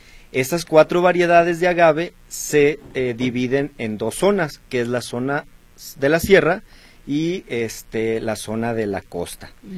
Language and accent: Spanish; Tenamaxtlán, Jalisco, Mexico; Yo siempre les digo en mi pueblo, Tenamaxlán, que es su casa